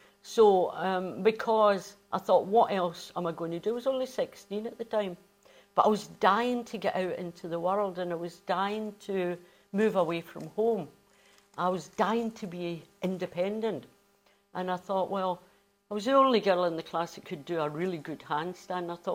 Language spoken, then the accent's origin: English; Cranhill, Scotland, United Kingdom; Well, I was brought up in the East End. My family moved into their two-apartment house in Cranhill, which was an East End housing scheme post-war.